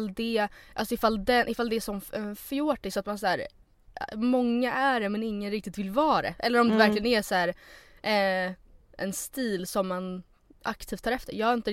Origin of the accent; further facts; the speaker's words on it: Stockholm, Stockholm County, Sweden; det enda ordet som vi stockholmare ändå kan uttala på gotländska.